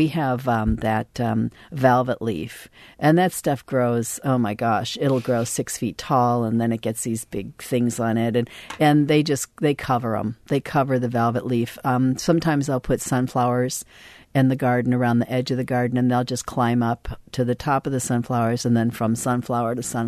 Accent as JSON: {"language": "English", "region": "California", "country": "United States", "said": "What I said was I'm from California, and in California, if I didn't have them in March, then I would panic."}